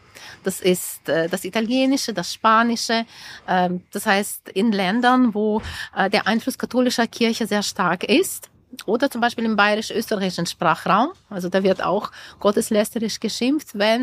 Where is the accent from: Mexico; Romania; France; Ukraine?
Ukraine; first language Ukrainian; German is a second language; das Französische, das Tschechische oder meine Muttersprache, das Ukrainische gehören auch dazu.